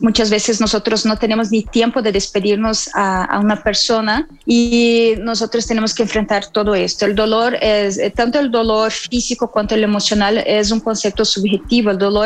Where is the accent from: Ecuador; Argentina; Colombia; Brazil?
Brazil; moved away as an adult; now in Mexico; Soy brasileña y en el año del 2010 me vine a vivir a México.